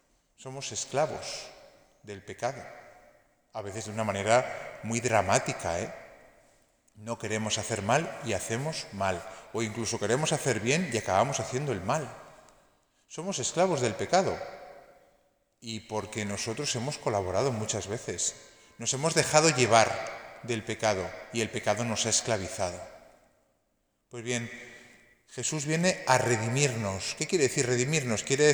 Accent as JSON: {"language": "Spanish", "town": "Madrid", "region": "Community of Madrid", "country": "Spain", "said": "Yo que soy de Madrid, vamos, porque bajo aquí un poquito para"}